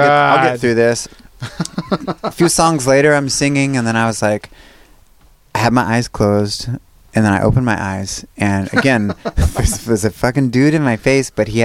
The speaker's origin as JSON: {"language": "English", "region": "Alaska", "country": "United States", "tie": "born or raised there", "said": "it was back home in Alaska, in my home state, touring."}